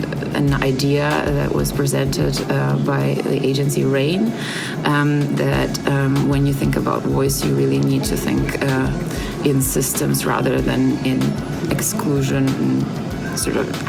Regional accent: Hamburg, Germany; I come from Hamburg in Germany

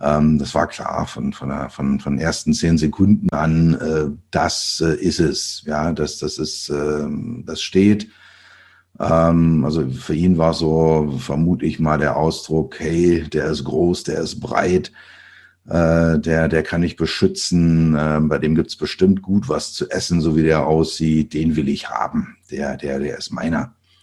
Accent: Berlin, Germany; Für mich als Berliner damals irgendwie, naja, also nicht ernst zu nehmen, weit weg.

